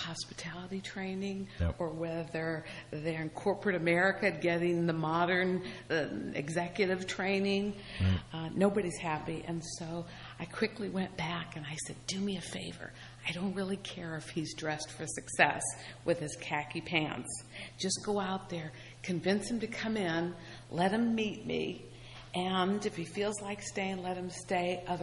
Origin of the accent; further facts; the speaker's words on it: Akron, Ohio, United States; I'm a little Midwestern girl. I come from Akron, Ohio, and LeBron James territory.